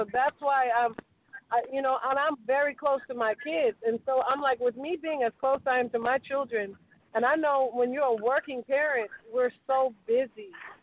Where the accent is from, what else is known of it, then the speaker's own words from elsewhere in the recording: Florida, United States; We actually have a tour starting in Lake County. I'm from Florida.